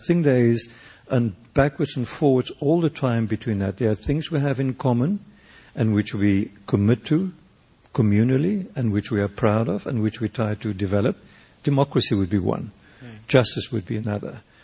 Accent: South Africa; I was born in South Africa, grew up there, and in some way remain linked to it

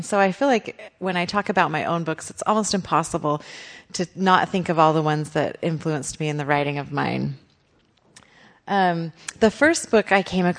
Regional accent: Utah, United States; there's a lot of pioneer heritage that was that's part of growing up in Utah.

